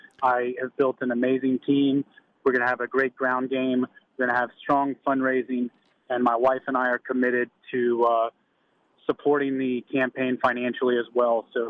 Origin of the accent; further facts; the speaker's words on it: Greenville, United States; I grew up in Greenville.